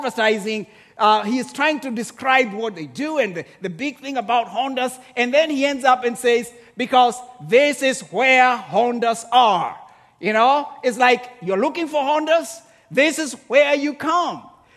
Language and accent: English; Kenya; a lady who used to be a teacher back in my home country of Kenya